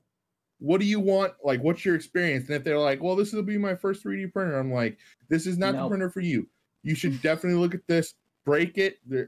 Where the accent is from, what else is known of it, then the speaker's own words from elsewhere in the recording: the South, United States; And like I grew up in the Bible Belt.